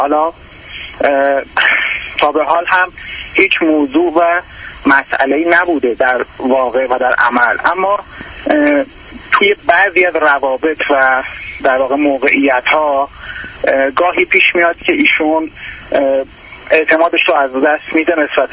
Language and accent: Persian; Iran; البته ما از ایران هستیم،